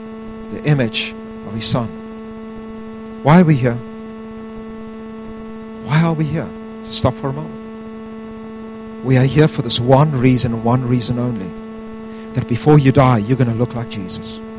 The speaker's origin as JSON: {"language": "English", "country": "South Africa", "lives_now": "United States", "said": "Very often when I tell people, I'm from South Africa"}